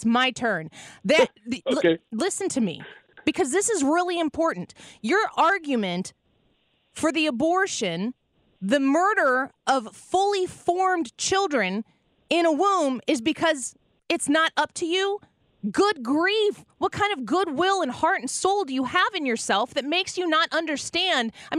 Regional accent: Illinois, United States; including in my home state, the state of Illinois

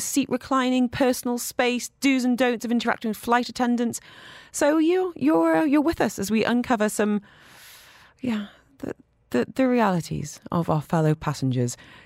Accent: England, United Kingdom; because I'm English

